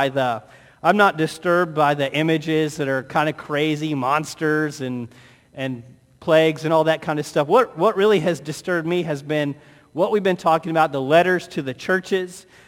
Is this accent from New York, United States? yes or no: no; Illinois, United States; And even like growing up in East Central Illinois where everybody was divided between liking the Cardinals or the Cubs, I was always a Cardinal fan